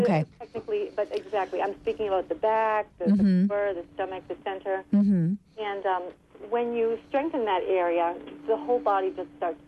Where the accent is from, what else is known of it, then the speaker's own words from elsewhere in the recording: Lowell, Massachusetts, United States; I grew up here in Lowell, and I attended UMass and U-Lowell when it was called that.